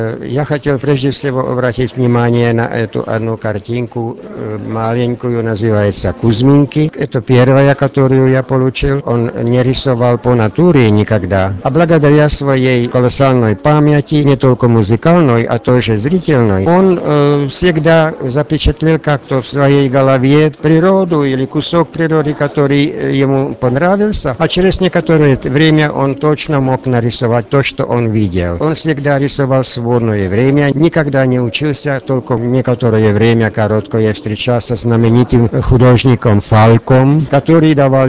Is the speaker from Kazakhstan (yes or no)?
no; Prague, Czechia; also born or lived in Moscow, Russia; Я пражанин, коренной пражанин, жил тоже в Москве определенное время